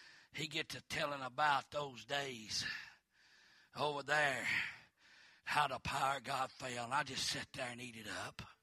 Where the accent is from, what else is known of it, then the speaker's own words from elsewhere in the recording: Georgia, United States; You see, I was raised up in North Georgia.